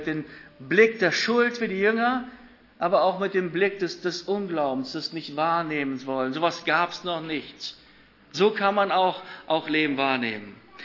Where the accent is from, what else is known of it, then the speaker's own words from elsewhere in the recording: Romania; Ich komme aus Rumänien und wir haben am Sabbat nicht gekocht.